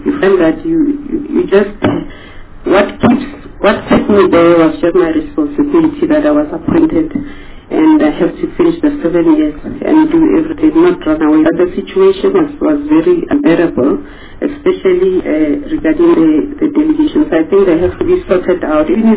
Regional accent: South Africa; I must really state that I'm a South African that is very committed in democracy.

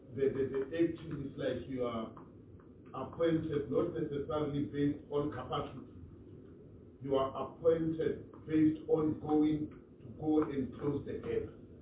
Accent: Gauteng, South Africa; Now, I'm from Gauteng.

